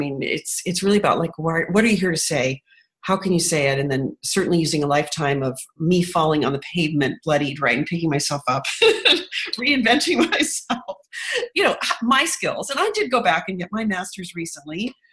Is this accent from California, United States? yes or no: yes; Hollywood, California, United States; I grew up in Hollywood, California, in a kind of bohemian environment.